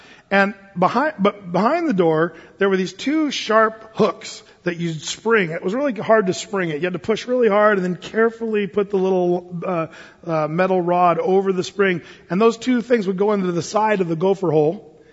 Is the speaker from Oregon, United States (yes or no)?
yes; Applegate, Oregon, United States; You know, I'm from Southern Oregon. I lived out in Applegate, tell you what.